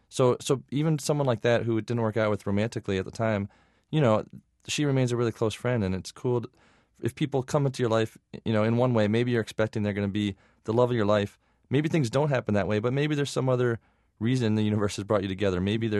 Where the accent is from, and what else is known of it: Michigan, United States; born or raised there